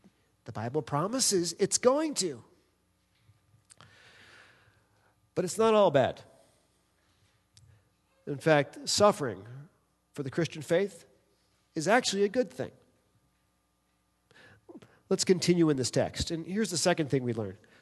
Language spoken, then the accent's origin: English; East Coast, United States; We're living in the Midwest where it's like as welcoming as possible. I come from the East Coast.